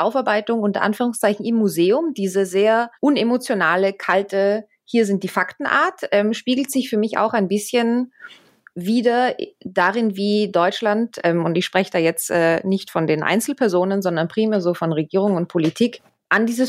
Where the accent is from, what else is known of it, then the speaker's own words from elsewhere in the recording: Austria; ich komme selbst ja aus Österreich